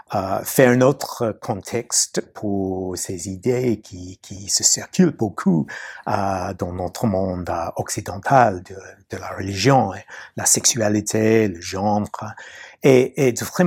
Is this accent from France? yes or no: no; New Zealand; also born or lived in Australia; now in United States; J'ai grandi en Nouvelle-Zélande